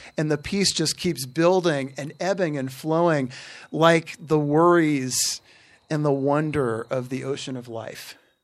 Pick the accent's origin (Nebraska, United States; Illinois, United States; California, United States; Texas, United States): California, United States; And yes, I'm a Californian too, Emily.